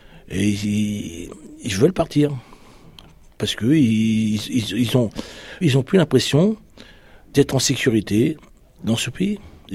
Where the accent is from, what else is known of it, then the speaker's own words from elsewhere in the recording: Algeria; Moi, parce que moi, je suis originaire d'Algérie.